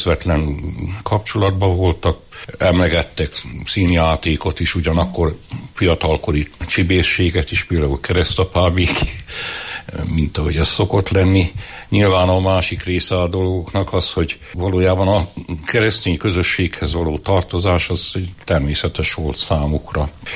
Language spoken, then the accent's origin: Hungarian; Erdőtelek, Heves, Hungary; Falusi környezetben nőttem föl, itt szomszédba Erdőtelken, ott jártam általános iskolába. Igazából véve a család mind a két ágról, tehát apai, anyai ágról is hitét élő, gyakorló család volt.